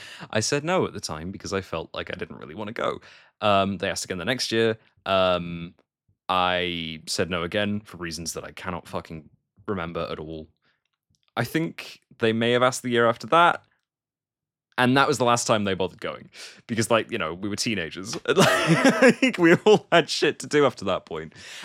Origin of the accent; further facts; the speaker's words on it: Birmingham, West Midlands, United Kingdom; it's like I mentioned Birmingham already. It's like that's my hometown, and like it's kind of weird when it's like how many fucking conventions we have here.